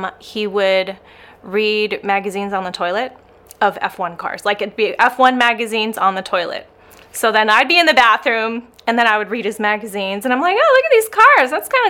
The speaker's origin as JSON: {"language": "English", "town": "Arcadia", "region": "California", "country": "United States", "tie": "born or raised there", "said": "I was born and raised in Arcadia, California, and I've lived here ever since. Like, I never left."}